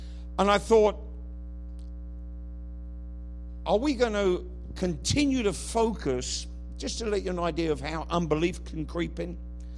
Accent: England, United Kingdom; Somebody help me, I'm English.

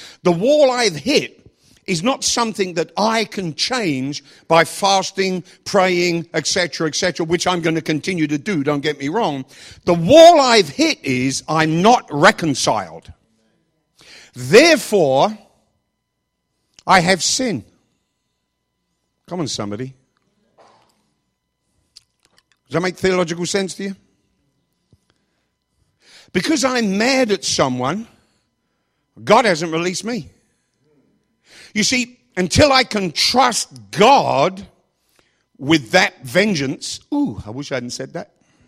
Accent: England, United Kingdom; When I grew up in England

